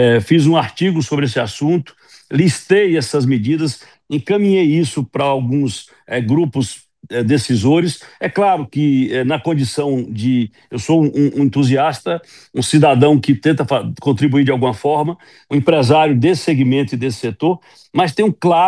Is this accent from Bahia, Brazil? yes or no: yes; Bahia, Brazil; also born or lived in Ilhéus; Eu morava em Ilhéus, morei 30 anos em Ilhéus, não sou de lá, sou do sertão da Bahia.